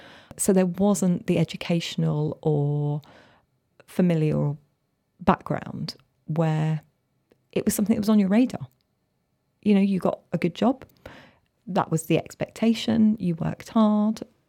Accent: London, United Kingdom; I'm from working class background from London

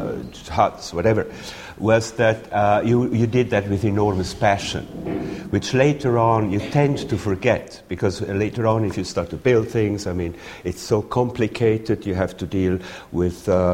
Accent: Graubünden, Switzerland; born there; first language Romansh; English is a second language; I was born in Switzerland, in the Engadin Valley, which is famous for its beauty, for St. Moritz also.

